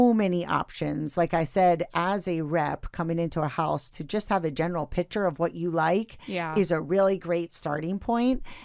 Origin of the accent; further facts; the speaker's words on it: Pennsylvania, United States; I'm from Pennsylvania.